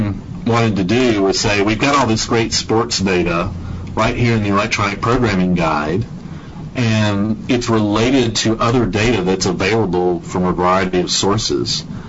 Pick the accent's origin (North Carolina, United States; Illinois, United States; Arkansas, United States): North Carolina, United States; moved away; So we live in the Pacific Northwest and follow the Seattle Seahawks here, but we're originally from North Carolina.